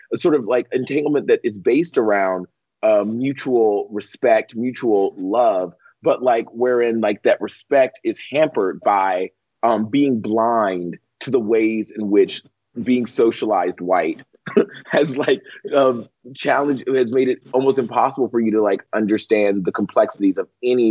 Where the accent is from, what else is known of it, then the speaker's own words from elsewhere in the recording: the South, United States; I grew up in the South, right? And so in the South, there are certain things that are like very plain spoken, right?